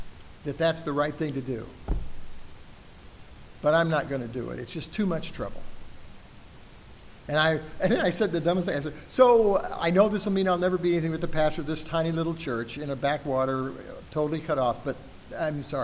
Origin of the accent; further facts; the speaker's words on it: El Paso, Texas, United States; I grew up in El Paso, Texas.